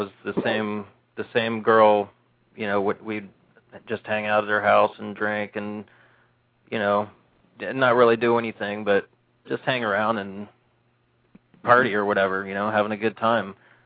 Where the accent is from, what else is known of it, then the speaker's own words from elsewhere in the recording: Ohio, United States; I mean, they were all interesting to me growing up in Ohio.